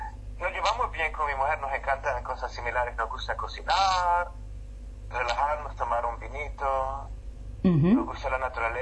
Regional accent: El Salvador; now in Robertson, Australia; Yo crecí en El Salvador más que nada, entonces es bien similar realmente a los dos países.

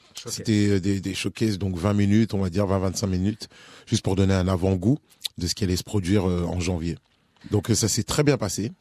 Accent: France; born there; je suis né en France.

